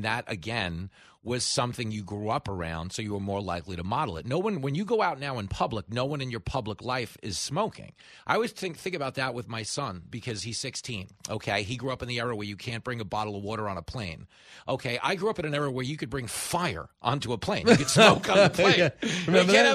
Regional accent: New York City, New York, United States; obviously I'm a New Yorker and I spent a lot of time driving a cab here.

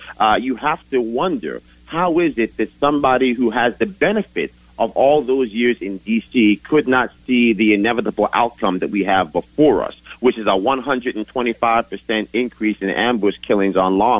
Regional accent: Yonkers, New York, United States; Born and raised in Yonkers, New York, now the officially the third largest city in the state of New York.

